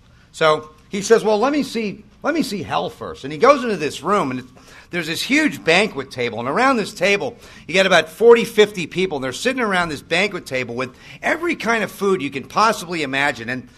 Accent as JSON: {"language": "English", "town": "Malibu", "region": "California", "country": "United States", "tie": "born or raised there", "said": "And I grew up in Malibu."}